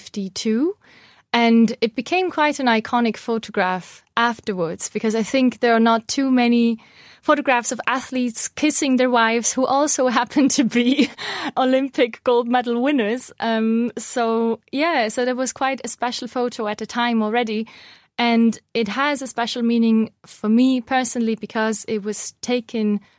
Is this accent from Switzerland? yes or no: yes; Switzerland; Me personally, I'm half Swiss. I grew up in Switzerland, but I'm also half Czech. My mother was born in the Czech Republic in the exact year of the Helsinki Summer Games, so in 1952.